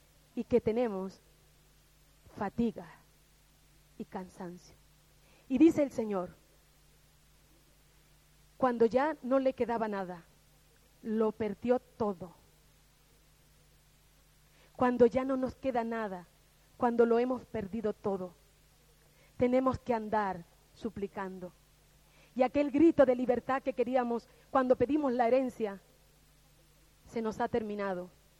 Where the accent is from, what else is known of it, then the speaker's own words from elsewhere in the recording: Canary Islands, Spain; Quizás yo estoy más de lejos de la casa del Padre que estoy ahora mismo lejos de mi tierra canaria.